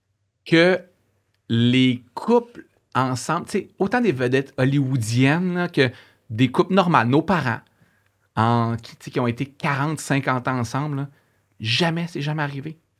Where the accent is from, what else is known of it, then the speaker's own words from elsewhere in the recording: Jonquière, Quebec, Canada; Je viens du Saguenay. Je viens de Jonquière.